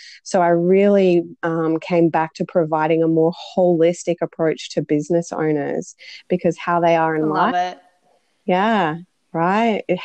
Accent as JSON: {"language": "English", "town": "Bundaberg", "region": "Queensland", "country": "Australia", "tie": "born or raised there", "said": "So I went back home to my hometown of Bundaberg, and I got my first job in the accounting industry as an admin assistant."}